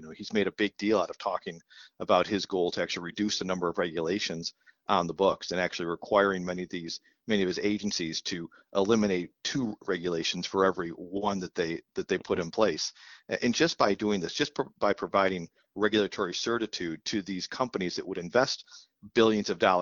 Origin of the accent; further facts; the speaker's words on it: New York, United States; I grew up near in Western New York, where they've been trying to replace the Peace Bridge for 30 years.